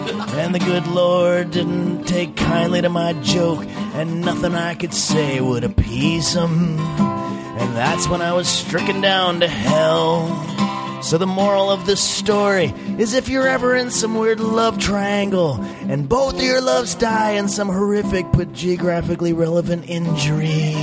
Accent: Englewood, New Jersey, United States; also born or lived in New York City, United States; I grew up, well, several places. Born in New York City, moved to Englewood, New Jersey.

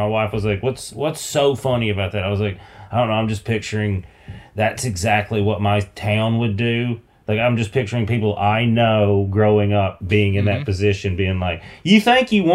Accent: the South, United States; I'm from the South. We used to shoot cannons at each other on the 4th of July.

